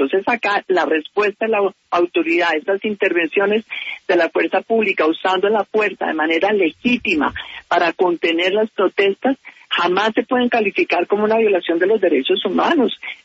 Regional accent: Colombia; como colombiana

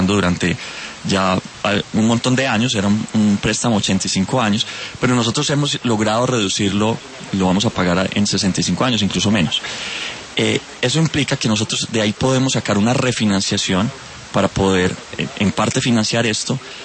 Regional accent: Antioquia, Colombia; Yo digo los colombianos de Antioquia. Nosotros somos los colombianos de Antioquia.

